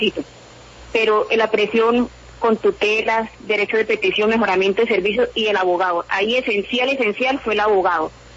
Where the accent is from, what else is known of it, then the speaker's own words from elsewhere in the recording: Aguazul, Casanare, Colombia; Sí, nosotros somos de Guazul, Casanare.